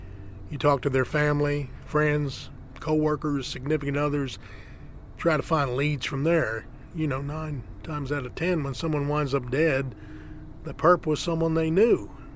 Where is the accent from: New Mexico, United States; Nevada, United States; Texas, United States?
Texas, United States; Sierra Blanca; from Hudspeth County. I was born here in Sierra Blanca, and I've lived in this town almost my whole life.